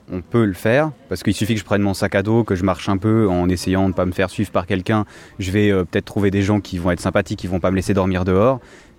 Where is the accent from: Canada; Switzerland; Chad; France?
Switzerland; Je suis suisse. Donc riche, donc de droite.